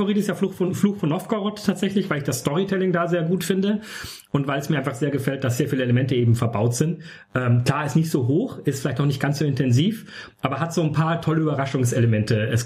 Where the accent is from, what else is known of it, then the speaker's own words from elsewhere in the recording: Southern Germany, Germany; also ich komme ja aus dem Süden, ne? Ich bin so wohne in München